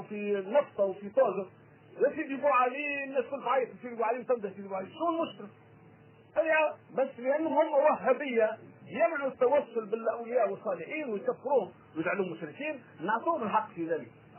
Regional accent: Tunisia; عندنا في تونس ضرب الشيوخ وبالخنازر وكل، ولا ما تعرفش؟

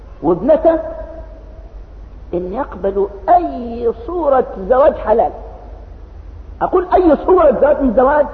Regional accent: Egypt; عندنا في مصر نشأ الزواج العرف،

